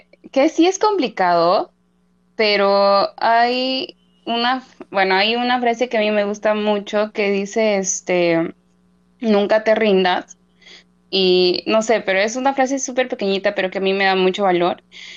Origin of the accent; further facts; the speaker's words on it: Awajún, San Martín, Peru; puedo decir orgullosamente que soy Ahuajún. Vengo de la región de San Martín, distrito de Ahuajún, y tengo la dicha de tener a mis padres que son Ahuajún. En realidad toda mi familia.